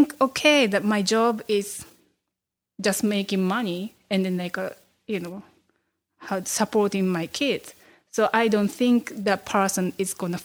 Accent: Japan; I grew up in Japan. I had everything

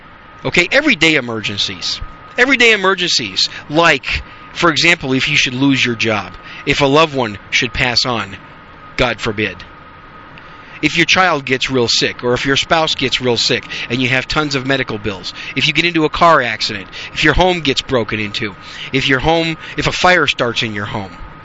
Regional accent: Wisconsin, United States; also born or lived in New York City; I was born in New York City, but at 3 years old or so, we moved to Wisconsin, and I was raised in Wisconsin on a small, what I call a hobby farm.

